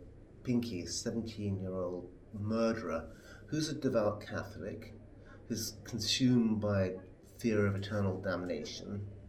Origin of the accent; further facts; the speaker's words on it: Brighton, South East England, United Kingdom; When I was 14, growing up in Brighton